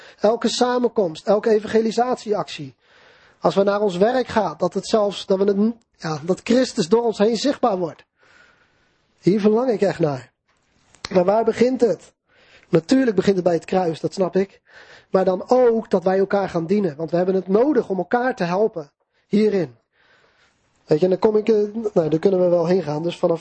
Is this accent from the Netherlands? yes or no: yes; Netherlands; wij zijn een beetje individualistisch als Nederlanders